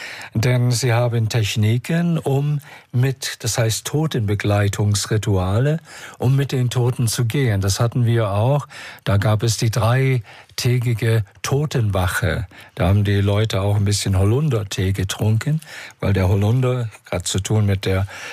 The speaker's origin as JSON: {"language": "German", "region": "Saxony", "country": "Germany", "said": "Ja, Sachse bin ich immer noch. Und ich bin kein Allgäuer."}